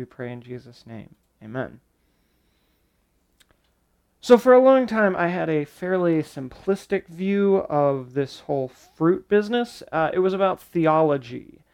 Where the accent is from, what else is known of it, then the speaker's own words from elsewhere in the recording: Pennsylvania, United States; Because, you know, we were in Michigan. I'm from Pennsylvania.